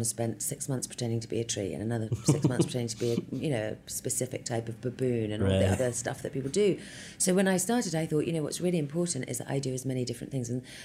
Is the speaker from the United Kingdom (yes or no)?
yes; England, United Kingdom; now in United States; I grew up in England.